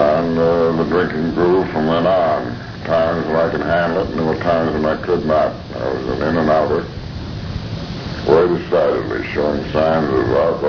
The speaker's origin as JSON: {"language": "English", "town": "Albany", "region": "New York", "country": "United States", "tie": "born or raised there", "said": "I was born in Albany, New York, and attended the Albany Academy in that city. And I summered in Manchester."}